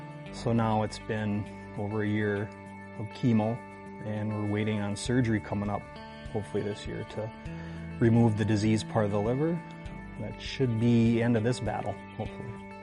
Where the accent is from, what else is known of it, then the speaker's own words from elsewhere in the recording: Duluth, Minnesota, United States; I grew up in Duluth, Minnesota. You know, the border rivalry was always big up, you know, Duluth and Superior. So I definitely grew up hating the Packers. In the early 90s, I moved down to the cities.